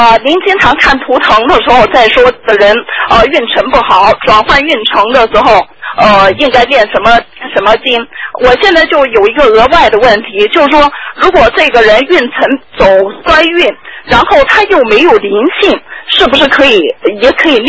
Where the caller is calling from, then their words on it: Melbourne, Victoria, Australia; 我是从墨尔本打来的电话。